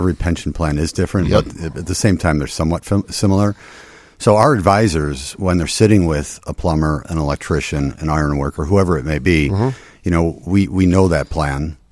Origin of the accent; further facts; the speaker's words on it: Chicago, Illinois, United States; And that's you think here in Chicago that it's a much more prevalent, because I grew up on the South Side.